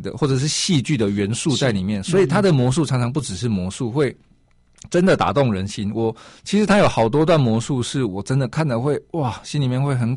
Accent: Taichung, Taiwan; 因为我是台中人，然后我就考上台北的大学，我就在台北念大学。

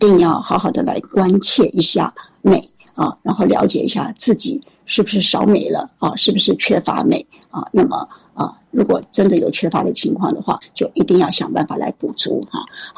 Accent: Taiwan; 以我们台湾人来讲，只要19岁以上的几乎高达74%的人缺镁

